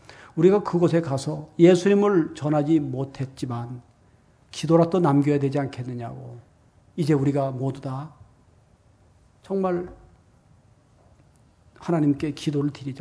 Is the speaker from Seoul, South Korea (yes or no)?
yes; Seoul, South Korea; 제가 어린 시절에 저희 동네 앞에 저기 전 서울에서 태어났습니다.